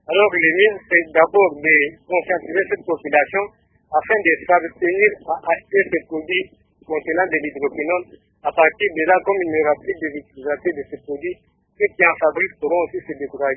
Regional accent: DR Congo

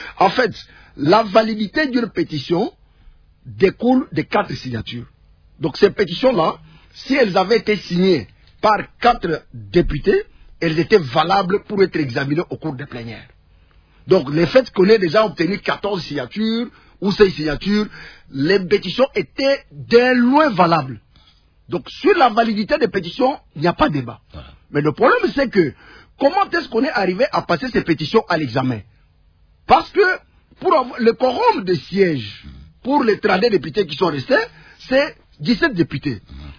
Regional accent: Kasaï-Central, DR Congo; quand je suis à Kananga, pour me rendre chez moi à Kazumba ou à Tshibala

